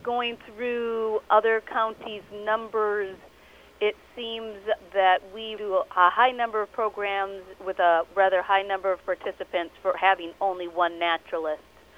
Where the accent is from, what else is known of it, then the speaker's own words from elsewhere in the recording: Wisconsin, United States; now in Southeast Iowa, United States; No, I'm from Northeast Wisconsin. It's been a big difference down here, and we don't have prairies up there